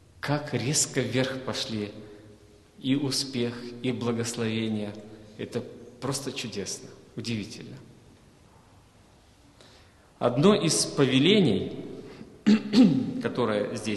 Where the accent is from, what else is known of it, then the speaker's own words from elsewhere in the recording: Bishkek, Kyrgyzstan; Я родом из Бишкека, с Кыргызстана.